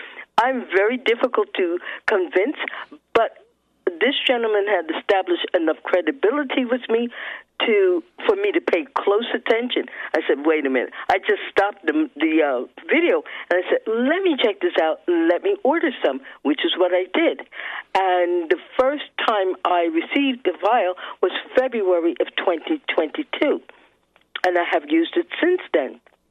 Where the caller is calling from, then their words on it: New Jersey, United States; I'm calling from New Jersey, northern New Jersey.